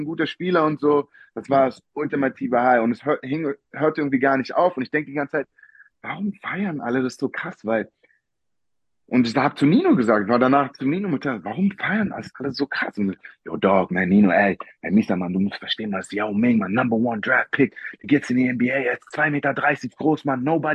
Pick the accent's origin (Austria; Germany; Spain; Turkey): Germany; Aber ich bin ja hier in Deutschland groß geworden und auch in der deutschen Basketballkultur.